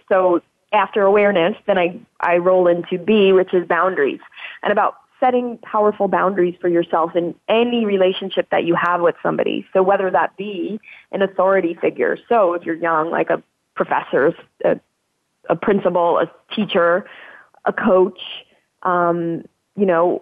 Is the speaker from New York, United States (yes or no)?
yes; New York, United States; I'm also a New Yorker.